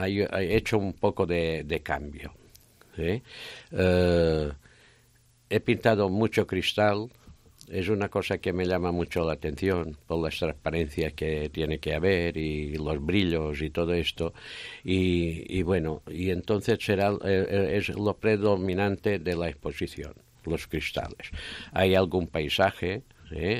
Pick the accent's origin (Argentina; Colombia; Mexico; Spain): Spain; Balearic Islands; now in Ourense, Spain; Sí, es donde viví hasta que me vine aquí y claro, no me puedo olvidar de mi tierra.